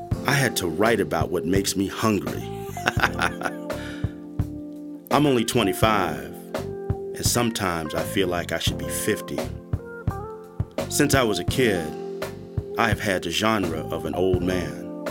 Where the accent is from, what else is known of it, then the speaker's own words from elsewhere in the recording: Washington, District of Columbia, United States; Although I get fed up on the quarrel that goes on in my hometown, I'll always love D.C.